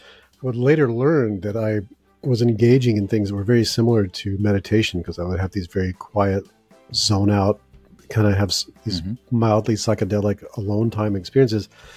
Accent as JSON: {"language": "English", "region": "Mississippi", "country": "United States", "tie": "born or raised there", "said": "I grew up in the Deep South, the United States, southern Mississippi, about an hour north of New Orleans"}